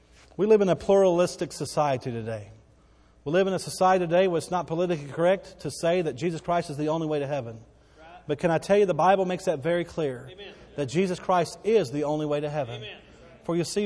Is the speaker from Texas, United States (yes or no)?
yes; Bowie, Texas, United States; born there; I came into this life in the big city of Bowie, Texas, and 60 miles north of here. I was given life.